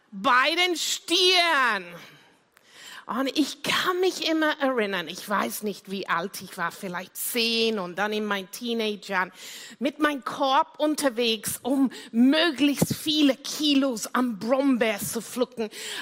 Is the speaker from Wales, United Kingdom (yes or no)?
no; South West England, United Kingdom; German is a second language; ich bin am Bauernhof in Cornwall aufgewachsen.